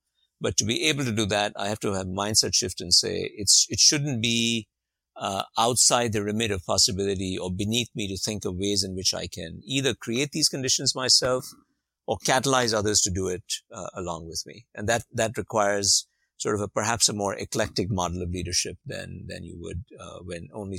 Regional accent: Bangalore, Karnataka, India; also born or lived in Delhi; I spent a lot of time in the city that I was born in Delhi, but also in Bangalore, where I went to high school.

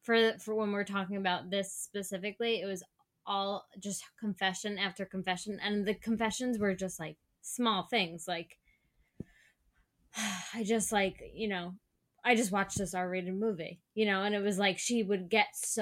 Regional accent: New York, United States; Long Island.

